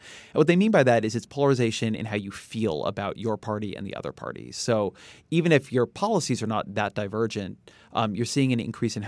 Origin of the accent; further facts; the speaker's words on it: California, United States; I am Californian and a father, and I'm Jewish and I'm a vegan